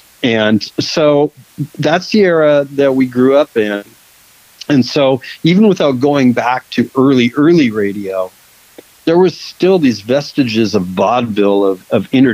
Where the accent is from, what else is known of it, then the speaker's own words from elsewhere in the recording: Seattle, Washington, United States; growing up in Seattle and the Western Washington I-5 corridor, we had our Seattle AM station that was KJR Seattle and Channel 95